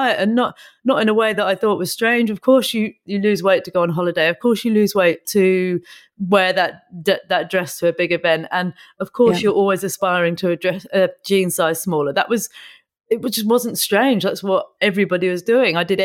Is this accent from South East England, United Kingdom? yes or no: yes; South East England, United Kingdom; I grew up in Buckinghamshire. So I guess we had the kind of in between the two. I grew up in a small village